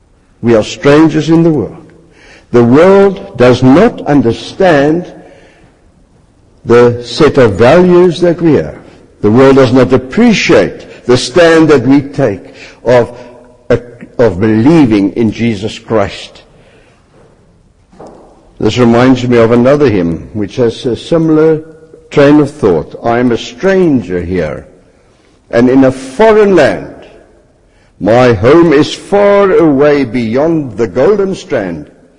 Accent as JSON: {"language": "English", "country": "South Africa", "said": "I come from South Africa, and I immediately felt at home once again when we arrived here."}